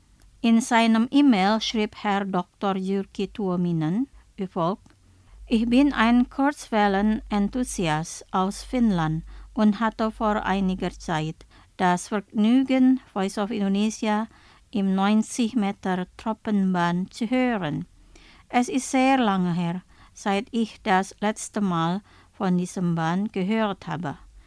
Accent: Denmark, Western Australia, Australia; Mein Heimatort ist eine kleine Stadt namens Denmark. Das liegt ganz unten an der Südküste von Western Australia.

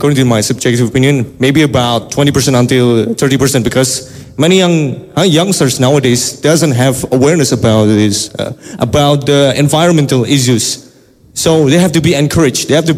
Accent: Jepara, Central Java, Indonesia; English is a second language; I am from Jepara.

